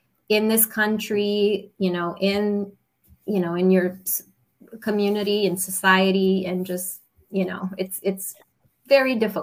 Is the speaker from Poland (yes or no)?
no; Romania; moved away as an adult; now in Maryland, United States; I was born in Romania, so very different childhood than probably a few agents in Maryland that were probably born and raised here. So I went all the way through high school in Romania, and I moved here with my family back in 1989